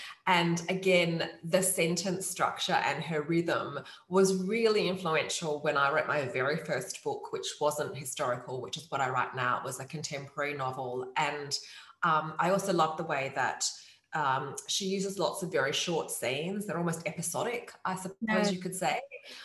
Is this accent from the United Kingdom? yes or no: no; Perth, Western Australia, Australia; I lived in London for a few years in the late 90s. And I mean, I'm from Perth, Australia, which is quite a small capital city